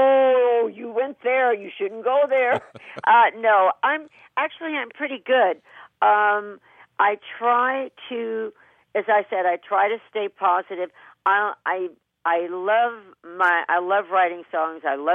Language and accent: English; Kentucky, United States; To me, growing up in Kentucky with cornfields and wheat fields, it was, and it had a lot of gospel influence